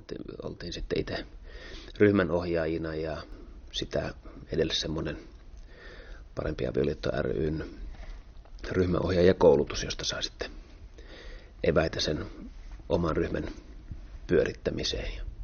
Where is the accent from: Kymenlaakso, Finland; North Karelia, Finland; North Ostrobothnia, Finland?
North Ostrobothnia, Finland; Oulu; Me ollaan oululainen perhe